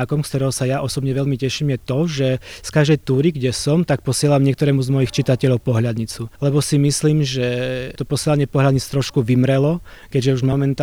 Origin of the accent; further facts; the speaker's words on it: Spiš, Slovakia; Keďže pochádzam zo Spiša, tak som si urobil aj článok, kde som bol vlastne turistom vo vlastnej dedine